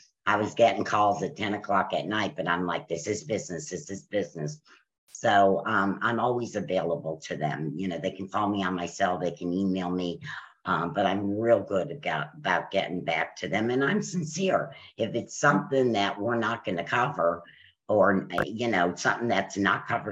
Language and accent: English; Alabama, United States; also born or lived in New York; I was born in New York, raised in Alabama, and Northern Virginia has been my home for 30 plus years. So I'm from like all over the place.